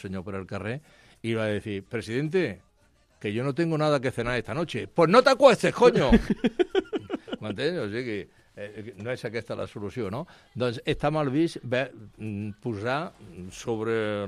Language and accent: Catalan; Villanueva, Andalusia, Spain; a los de Villanueva, al meu poble, ens diuen jarotes. Som los jarotes.